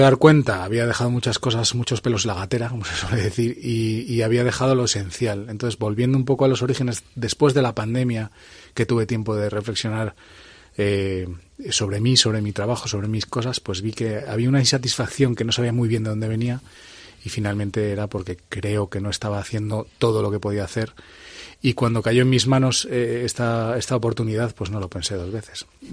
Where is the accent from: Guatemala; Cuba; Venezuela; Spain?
Spain; Zamora, Castile and León; un zamorano católico, muy orgulloso de su tierra